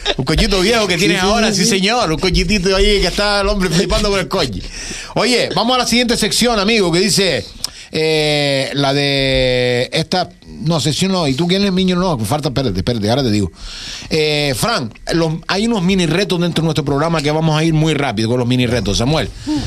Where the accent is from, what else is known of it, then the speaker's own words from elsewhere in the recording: Tamaraceite, Canary Islands, Spain; en Tamaraceite, había una molina también ahí, un molinero que molía a mano también, todo tradicional.